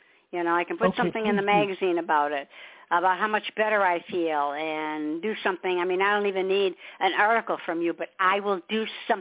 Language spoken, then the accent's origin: English; Michigan, United States; now in South Carolina, United States; I'm in South Carolina, so I'm not far. We're lucky. We're in the land of nice weather usually. And I came from Michigan, land of ice and snow. Never want to go back.